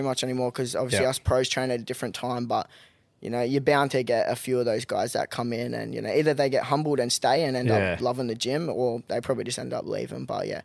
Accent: Gold Coast, Queensland, Australia; also born or lived in Brisbane; Or no, I grew up on the Gold Coast.

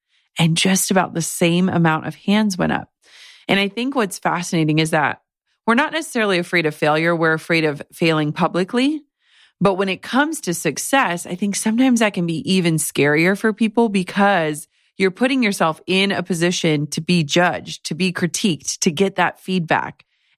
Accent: Midwest, United States; when I left corporate America as a Midwesterner and walking away from a salary and a 401k and all of that, like that is terrifying.

